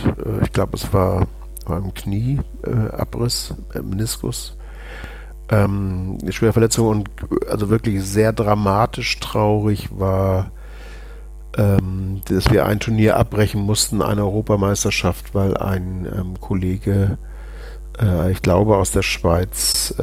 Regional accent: Hamburg, Germany; Also bei uns in Hamburg hieß es Grandplätze.

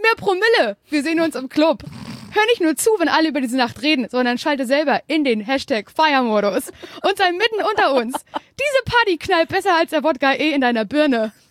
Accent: Parchim, Mecklenburg-Vorpommern, Germany; dass ich ein bisschen patriotisch bin, was meine Heimatstadt Parchim angeht.

